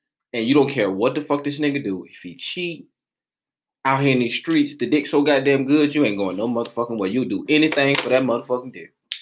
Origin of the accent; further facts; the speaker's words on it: Atlanta, Georgia, United States; I got to, I'm from Atlanta.